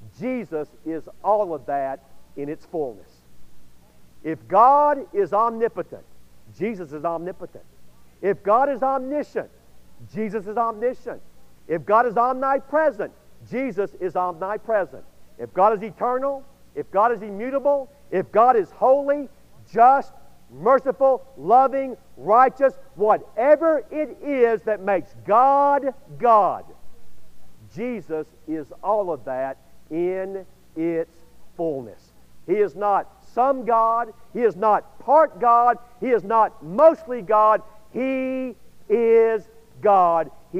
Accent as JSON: {"language": "English", "town": "Atlanta", "region": "Georgia", "country": "United States", "tie": "born or raised there", "said": "When I was a little boy, growing up in Atlanta, Georgia, my grandparents and my mom and dad, and also the church that I attended"}